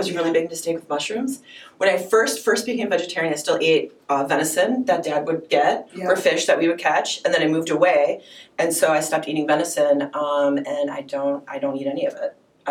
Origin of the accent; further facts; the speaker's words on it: West Bend, Wisconsin, United States; Well, we grew up in West Bend together, and we first lived right by downtown